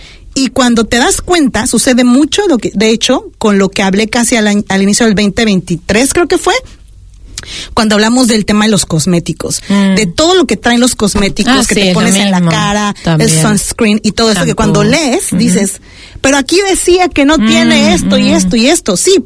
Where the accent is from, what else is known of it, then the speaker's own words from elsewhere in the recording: Mexico; yo soy mexicana